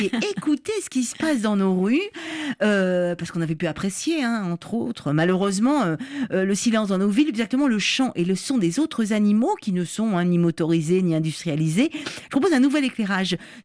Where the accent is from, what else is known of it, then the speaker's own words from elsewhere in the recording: Paris, Île-de-France, France; je suis parisienne, effectivement, on entendait les grillons dans le métro parisien, oui.